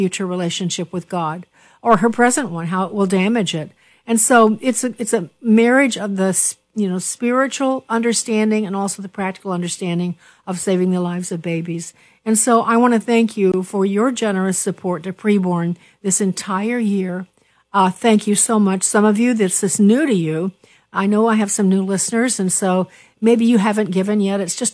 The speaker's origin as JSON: {"language": "English", "town": "Chicago", "region": "Illinois", "country": "United States", "tie": "born or raised there", "said": "So Chicago is my hometown, but so is Southern Illinois."}